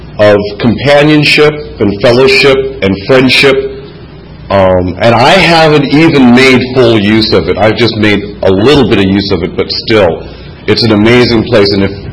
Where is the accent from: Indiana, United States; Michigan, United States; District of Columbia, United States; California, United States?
California, United States; Los Angeles; from Los Angeles.